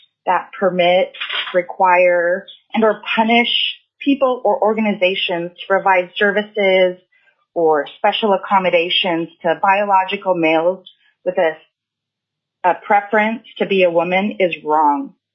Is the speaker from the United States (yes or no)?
yes; Anchorage, Alaska, United States; I'm calling from Anchorage. I represent myself. I'm a native born lifelong Alaskan female.